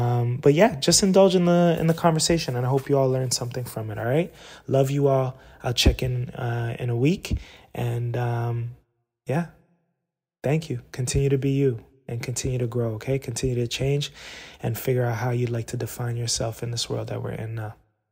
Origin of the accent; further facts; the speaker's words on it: Canada; She's from the States and I'm from Canada.